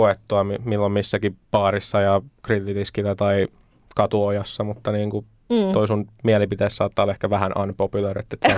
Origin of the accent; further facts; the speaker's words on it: Pori, Satakunta, Finland; No mä oon porilainen